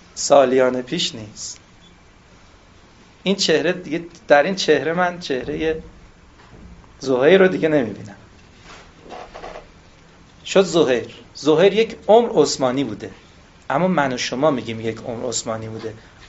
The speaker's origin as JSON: {"language": "Persian", "town": "Tehran", "region": "Tehran Province", "country": "Iran", "tie": "born or raised there", "said": "همین قصه نمیگم تو همین شهر خودم تهران"}